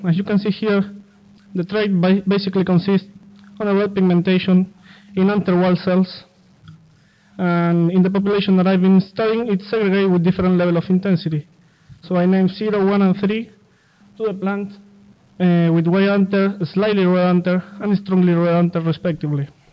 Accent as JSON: {"language": "English", "town": "Rosario", "region": "Santa Fe", "country": "Argentina", "said": "I'm from Rosario, Santa Fe, Argentina. So I came, I arrived at Villa Arcanza the 30th of July of 2007."}